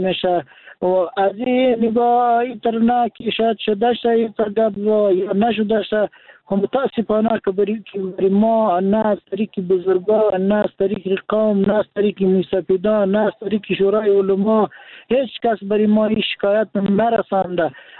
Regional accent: Daykundi, Afghanistan

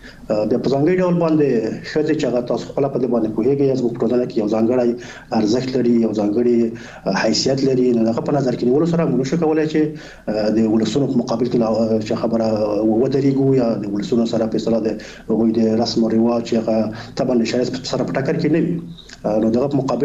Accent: Afghanistan; الحمدلله موږ تاسو افغانان یو، مسلمانان یو، خپلې ټولنې پیژنو.

